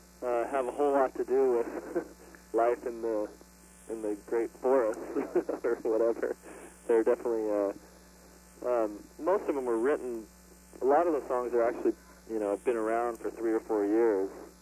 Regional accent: California, United States; we're from California, and we have friends in New York and everything, and we had just sort of moved up here

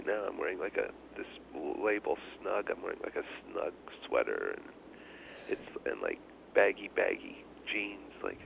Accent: Winnipeg, Manitoba, Canada; Yeah, we're from Winnipeg too. We like it here.

